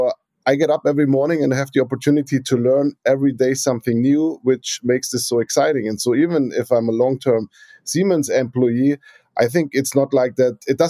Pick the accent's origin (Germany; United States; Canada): Germany; Bavaria; English is a second language; moved away as an adult; also born or lived in Singapore / Melbourne, Australia; So starting in Germany, as you can hear maybe from my accent, originally from Bavaria, and then moved on different roles in Germany, but then got the opportunity to work in Asia and Singapore for a bit, but then moved on to Melbourne in Australia